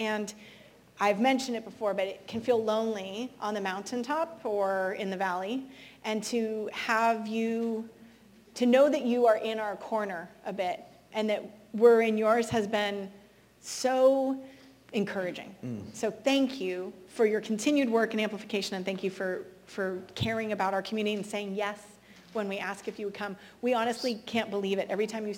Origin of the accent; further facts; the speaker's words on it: California, United States; I was raised in Northern California, in hippie town, with Birkenstocks